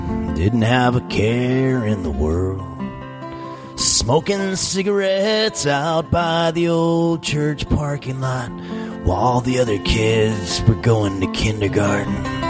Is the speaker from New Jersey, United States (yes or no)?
yes; Englewood, New Jersey, United States; also born or lived in New York City, United States; I grew up, well, several places. Born in New York City, moved to Englewood, New Jersey.